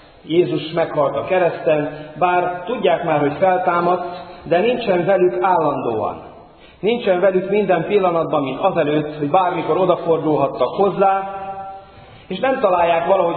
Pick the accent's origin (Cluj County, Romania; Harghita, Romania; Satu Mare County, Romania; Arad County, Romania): Satu Mare County, Romania; Carei; A szülővárosomban, Nagykárolyban el akartam menni az apai nagymamámnak a sírjához